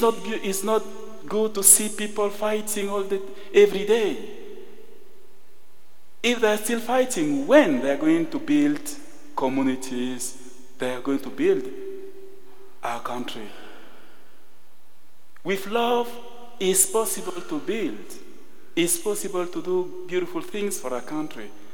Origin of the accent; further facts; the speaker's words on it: Cameroon; English is a second language; it's easy for me to speak about my mission in Cameroon, because as I said, I'm coming from Cameroon. And in Cameroon, we are French speaking and British English speaking. As you can hear, I am in the part in the side of French speaking, right?